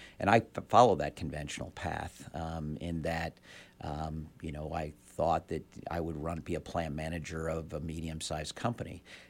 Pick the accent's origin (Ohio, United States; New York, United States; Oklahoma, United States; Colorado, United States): Ohio, United States; Middletown; also born or lived in Cincinnati, Ohio; I was born in Cincinnati, Ohio in January of 1959. So those trying to do the math, that puts me at 59 years old as of last week. I was raised in Middletown, Ohio.